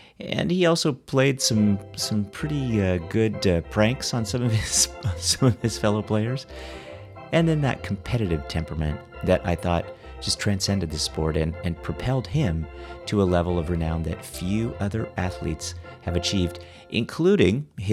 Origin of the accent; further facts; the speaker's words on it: San Francisco, California, United States; because I was born in San Francisco and we lived there for many years.